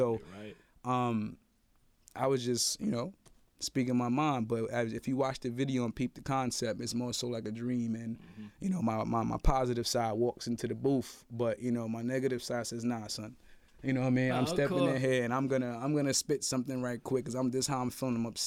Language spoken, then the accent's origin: English; Chicago, Illinois, United States; He was from Chi-Town, you know, I'm from Chicago.